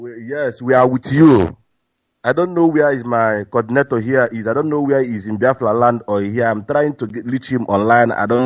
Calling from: Casablanca, Casablanca-Settat, Morocco; I am calling from Casablanca, Maroc.

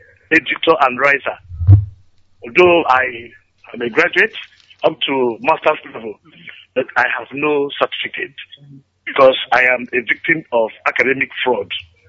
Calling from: Onitsha, Anambra, Nigeria; I'm calling from Onitsha.

